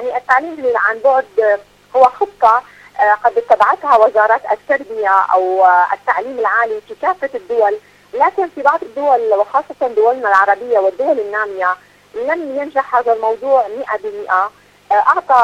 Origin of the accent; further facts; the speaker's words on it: Syria; هناك كثير من الدول ومنها مثلا بلدي سوريا